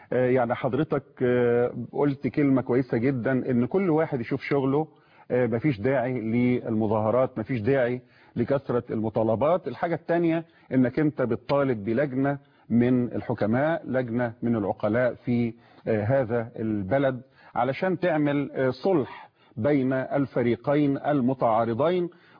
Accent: Egypt; أنتم مصريين وإحنا كلنا مصريين

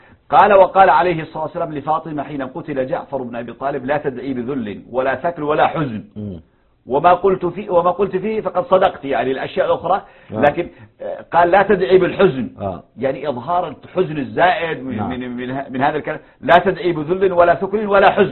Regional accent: Yemen

